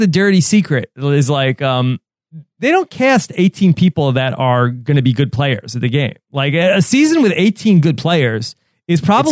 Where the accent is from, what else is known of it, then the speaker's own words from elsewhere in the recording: Seattle, Washington, United States; I'm from Seattle. Yeah. And that's the West Coast tribe.